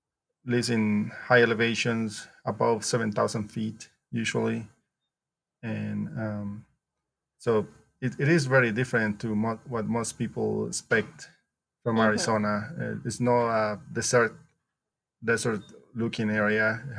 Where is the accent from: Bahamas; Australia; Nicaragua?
Nicaragua; English is a second language; now in United States; my dissertation is about bats in my home country, Nicaragua.